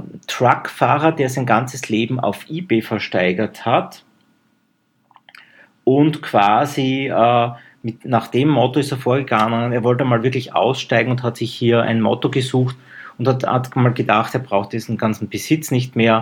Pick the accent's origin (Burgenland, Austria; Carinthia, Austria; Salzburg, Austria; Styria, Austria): Styria, Austria; Graz; now in Vienna, Austria; Das bringe ich als Grazer immer ein bisschen durcheinander.